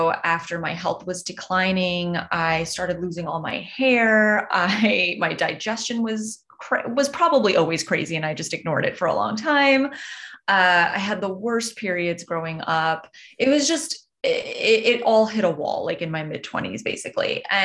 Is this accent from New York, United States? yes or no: yes; New York, United States; That's another thing about being a New Yorker, being a foodie